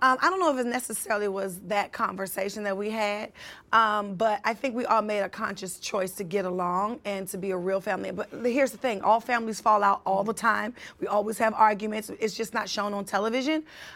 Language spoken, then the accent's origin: English; Baltimore, Maryland, United States; don't come for me because I'm from Baltimore.